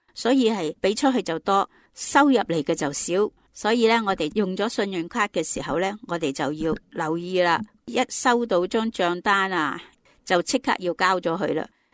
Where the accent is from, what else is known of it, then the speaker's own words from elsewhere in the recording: China; 我们中国人历来都崇尚勤力节俭的